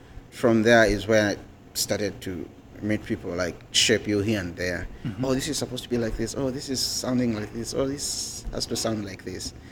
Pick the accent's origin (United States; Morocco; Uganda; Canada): Uganda; English is a second language; I come from Uganda.